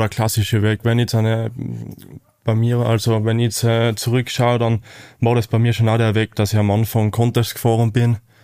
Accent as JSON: {"language": "German", "region": "Tyrol", "country": "Austria", "said": "ich komme aus Osttirol"}